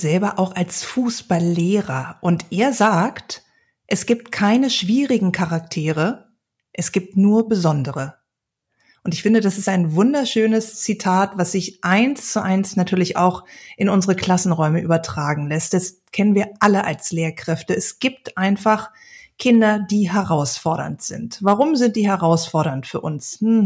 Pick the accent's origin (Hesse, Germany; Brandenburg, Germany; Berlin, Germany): Berlin, Germany; kurz bevor es dann losgeht mit der EM am 14. Juni in meiner Heimatstadt Berlin.